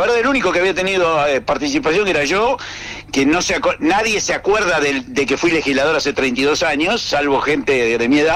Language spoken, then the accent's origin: Spanish; Tierra del Fuego, Argentina; Aparte, nosotros somos nuevitos y somos fueguinos.